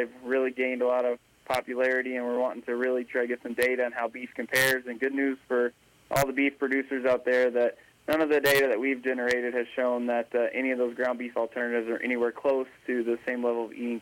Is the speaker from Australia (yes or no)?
no; Texas, United States; I'm originally from right outside of Houston, Texas.